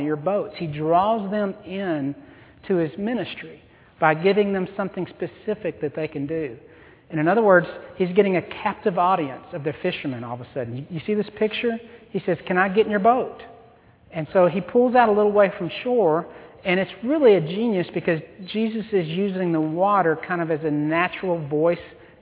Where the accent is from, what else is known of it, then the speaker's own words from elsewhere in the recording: Arkansas, United States; well, first of all, I'm from Arkansas